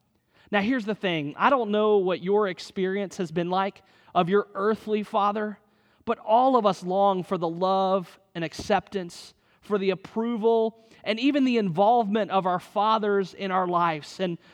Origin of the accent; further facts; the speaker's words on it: Atlanta, Georgia, United States; I'm from Atlanta, and I recognize that you may be immediately thinking about the Atlanta Hawks when I say the word omni.